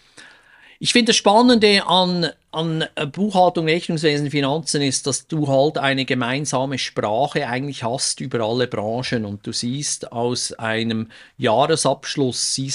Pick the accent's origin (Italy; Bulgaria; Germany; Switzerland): Switzerland; ich bin ein Kind des Schweizer Ausbildungssystems, des dualen Bildungsweg.